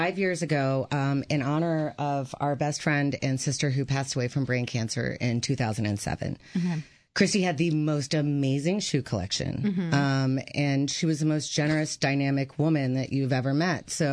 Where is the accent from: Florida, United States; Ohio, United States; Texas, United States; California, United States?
Ohio, United States; Columbus; now in Washington, United States; We are originally from Columbus, Ohio.